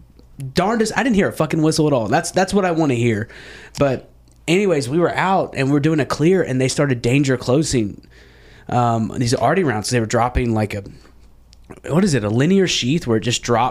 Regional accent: Memphis, Tennessee, United States; You know, I grew up in Memphis, Tennessee, so I'm, you know, grew up in the shadow of the Delta over there in the Mississippi mud water.

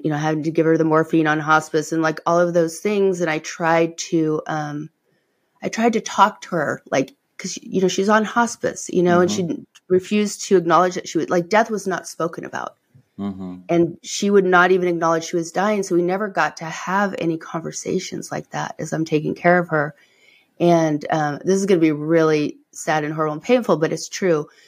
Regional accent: East Coast, United States; we grew up on the East Coast, right? So we're like, where ladies don't even say damn.

